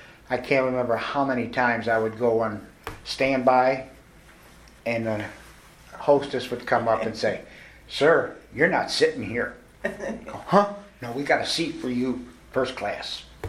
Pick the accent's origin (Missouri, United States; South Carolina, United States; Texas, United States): Missouri, United States; Kansas City; I was from Kansas City. I was welcomed home.